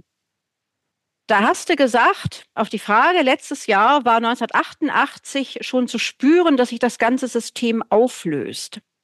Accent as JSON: {"language": "German", "region": "West Germany", "country": "Germany", "said": "also als Wessi hat es mich jetzt natürlich nicht so persönlich betroffen"}